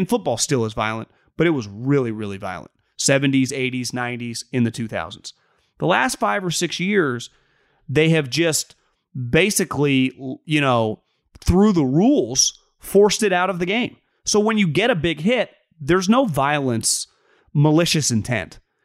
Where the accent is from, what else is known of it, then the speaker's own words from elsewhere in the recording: Australia; I'm from Australia